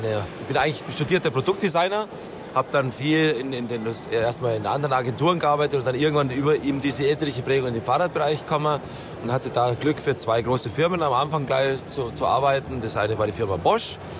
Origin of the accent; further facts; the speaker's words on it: Southern Germany, Germany; Man hört, ich komme aus dem Süden Deutschlands. Jetzt hört man wahrscheinlich ein bisschen an meinem Dialekt.